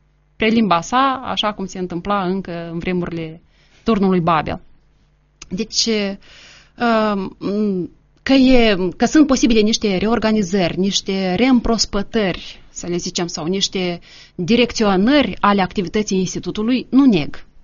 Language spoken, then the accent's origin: Romanian; Călărași District, Moldova; eu îmi amintesc școala din satul meu, pe vremuri era una dintre cele mai bune școli din raion. Noi dețineam locuri de frunte la multe dintre competițiile care se organizau în Călăraș.